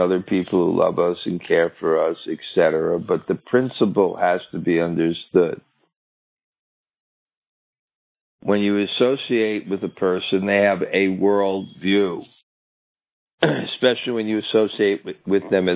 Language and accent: English; Brooklyn, New York, United States; I'm culturally deprived. I grew up in Brooklyn. The most famous book about Brooklyn is A Tree Grows in Brooklyn, as if it's a big event.